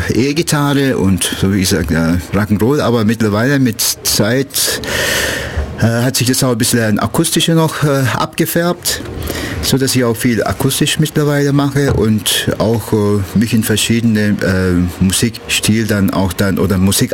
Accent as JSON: {"language": "German", "region": "Istanbul", "country": "Turkey", "tie": "born or raised there", "moved": "yes", "lives_now": "Ulm, Germany", "said": "lebe seit über 41 Jahren in Ulm. Aber geboren bin ich in Istanbul und habe auch einiges so aus Istanbul, aus meiner Kindheit, so in mein jetziges Leben mit hineingebracht"}